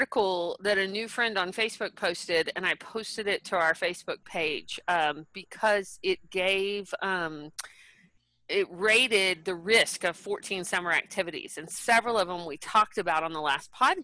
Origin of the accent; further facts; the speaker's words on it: Texas, United States; You did hear that I was from Texas originally, right?